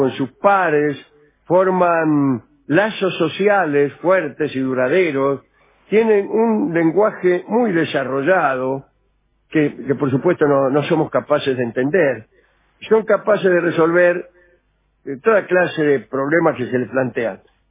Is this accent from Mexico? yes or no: no; Baigorrita, Buenos Aires Province, Argentina; ¿Qué acento tengo? ¿El acento porteño tengo? Déjese. Bien. Yo soy de Baigorrita, señor.